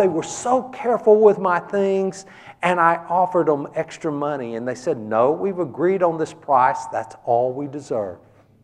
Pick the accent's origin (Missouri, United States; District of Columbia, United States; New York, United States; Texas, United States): Texas, United States; I think he was putting me down when he said I'm from Texas. That didn't sound like a compliment. But he's saying, if God can redeem a sorry Texan, what could he do with someone from this fine state?